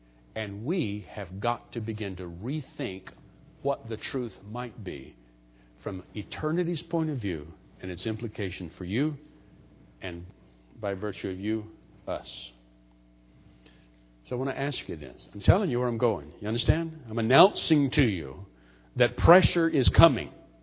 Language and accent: English; United States; Not only are we rebellious by nature, by God, I'm an American. I got rights.